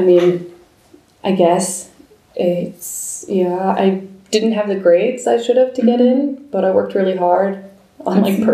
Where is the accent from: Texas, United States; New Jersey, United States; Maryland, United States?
New Jersey, United States; So then I went back to New York. I'm from New Jersey, so I kind of went back home